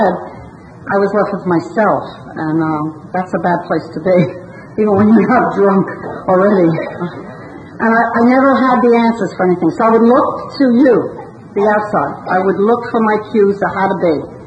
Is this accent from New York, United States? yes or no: yes; Brooklyn, New York, United States; I grew up in Brooklyn. That was the problem to start.